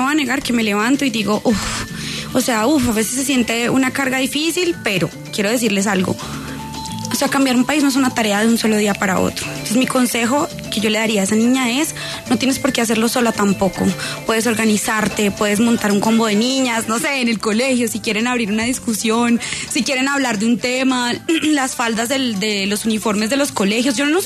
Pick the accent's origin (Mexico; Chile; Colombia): Colombia; yo estoy segura de que somos la mayoría de Colombia.